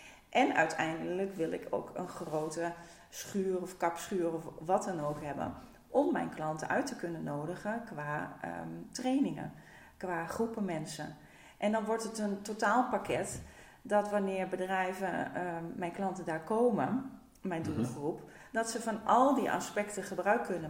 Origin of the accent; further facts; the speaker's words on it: Enschede, Overijssel, Netherlands; also born or lived in Warnsveld; En ik ben geboren in Warnsveld. En toen ik acht was, zijn wij verhuisd naar Enschede. En mijn ouders hebben hier een huis gebouwd.